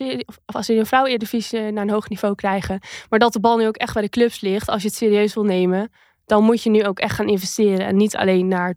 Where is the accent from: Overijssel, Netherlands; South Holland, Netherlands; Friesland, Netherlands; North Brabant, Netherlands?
Friesland, Netherlands; ik kom uit Friesland, ben best wel nuchter